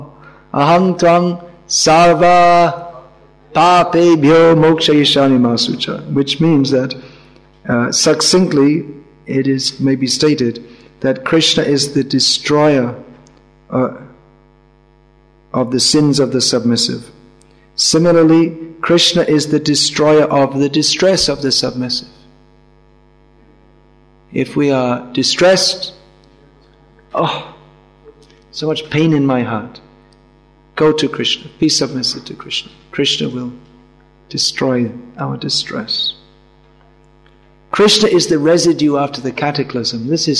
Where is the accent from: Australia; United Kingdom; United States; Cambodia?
United Kingdom; You know, I come from Britain. We don't have big mountains there